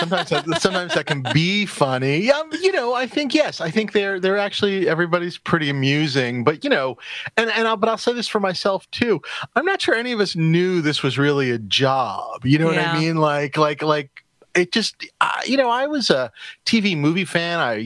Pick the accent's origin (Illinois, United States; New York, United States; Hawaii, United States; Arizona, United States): New York, United States; New York City; No, you are making that up. I'm from New York City.